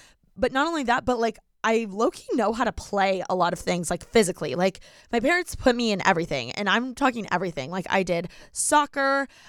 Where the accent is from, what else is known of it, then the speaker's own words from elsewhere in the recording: Bloomington, Indiana, United States; So I grew up in Bloomington, Indiana. I'm a Midwest girl. Go Hoosiers, go IU, go corn, go basketball. And I was born and raised literally in Bloomington, Indiana. Went to the Bloomington Hospital.